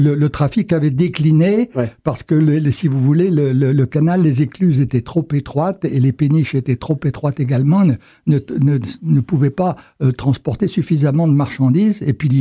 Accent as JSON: {"language": "French", "town": "Montluçon", "region": "Auvergne-Rhône-Alpes", "country": "France", "tie": "born or raised there", "said": "Je me moque ironiquement de ma ville qui n'a rien à voir avec Hollywood, mais l'histoire raconte l'itinéraire d'un jeune montluçonnais"}